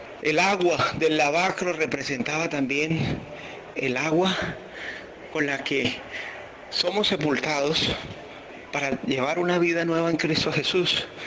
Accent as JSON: {"language": "Spanish", "country": "Colombia", "said": "Aquí en mi país había un narcotraficante"}